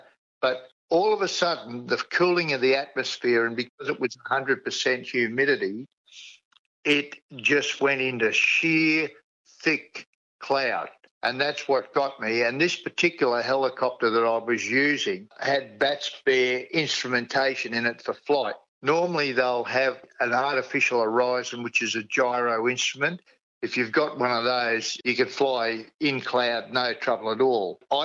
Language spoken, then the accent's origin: English; Port Moresby, National Capital District, Papua New Guinea; moved away; also born or lived in Brisbane; I was born in Port Moresby on the 27th of September 1950. My brother and myself were both born up there, and we spent most of our early life up there before we went to boarding school in Brisbane back in the 60s.